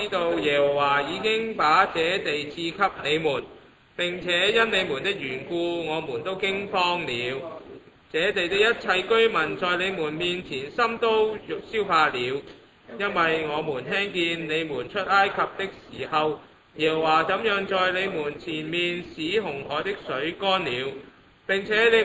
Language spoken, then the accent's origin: Cantonese; Hong Kong; 我喺香港出世长大嘅。